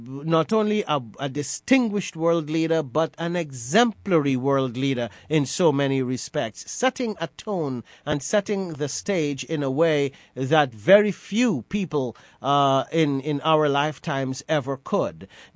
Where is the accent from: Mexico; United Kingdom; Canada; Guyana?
Guyana; now in New York, United States; it was an important part of the national moral fabric of our society growing up in Guyana